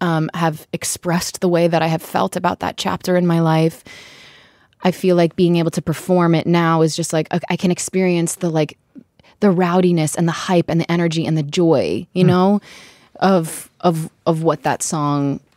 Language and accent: English; New Jersey, United States; I also wrote most of this album in my hometown in New Jersey.